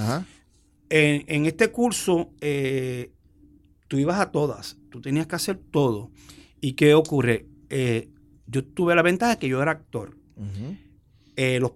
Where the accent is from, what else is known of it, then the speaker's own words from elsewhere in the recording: Argentina; Yo soy argentino.